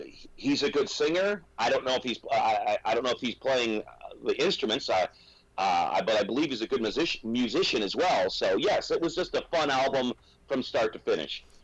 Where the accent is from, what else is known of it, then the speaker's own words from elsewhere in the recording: Michigan, United States; now in Texas, United States; Well, I live in Texas now, but I grew up in Michigan, so I'm a Yankee.